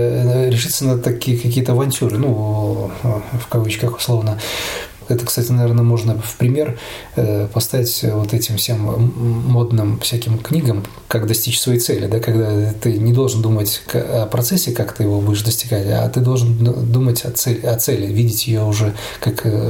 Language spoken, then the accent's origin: Russian; Latvia; also born or lived in Riga / Belarus; Родился я в Риге, но в 2 года мои родители разошлись, и моя мама перевезла меня в Беларусь. И там я ходил в садик 2 года, наверное, и 3 года, первые 3 класса в Беларуси школу начинал. А потом мама вышла 2-й раз замуж и забрала меня в Латвию обратно.